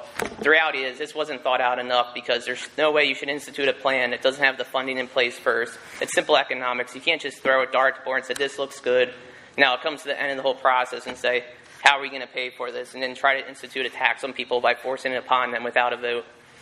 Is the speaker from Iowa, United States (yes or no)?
no; Pennsylvania, United States; now in Delaware, United States; I'm representing myself. I'm not originally from Delaware. I'm from Pennsylvania. And I find the whole school system here pretty odd, to say the least.